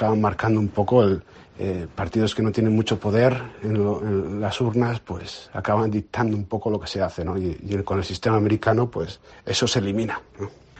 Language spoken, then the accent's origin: Spanish; Monforte de Lemos, Galicia, Spain; moved away; soy natural de Monforte de Lemos, aunque como podréis haber podido notar por mi acento, llevo muchos años fuera de Galicia ya.